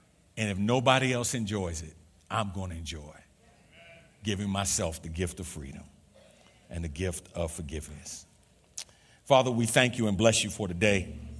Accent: New York, United States; when I was a kid, growing up in the Jacob Riis Housing Projects, 465 East 10th Street, apartment 13H, 10009, Lower East Side of Manhattan off of FDR Drive

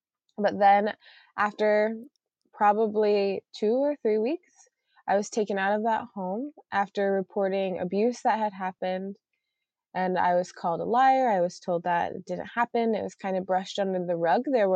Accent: Ohio, United States; Yeah, so I grew up in and out of the foster care system. I grew up in Ohio

